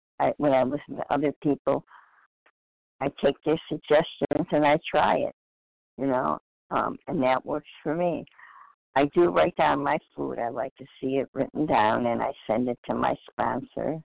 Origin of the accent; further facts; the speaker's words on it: Michigan, United States; So anyhow … I'm from Michigan.